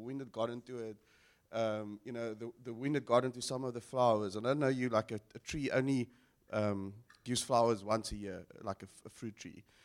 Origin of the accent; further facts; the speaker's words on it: Durban, KwaZulu-Natal, South Africa; Sorry, I'm from Durban, Lord.